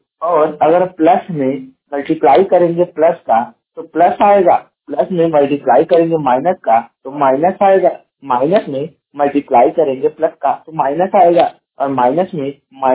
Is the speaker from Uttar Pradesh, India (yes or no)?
yes; Jaunpur, Uttar Pradesh, India; मैं उत्तर प्रदेश के जौनपुर जिले का निवासी हूं